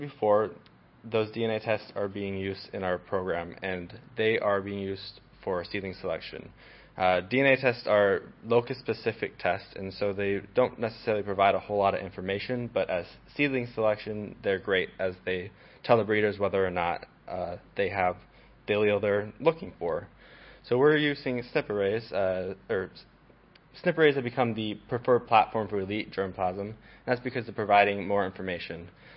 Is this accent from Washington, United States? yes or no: yes; Washington, United States; Hi, as he said … I am from Washington State.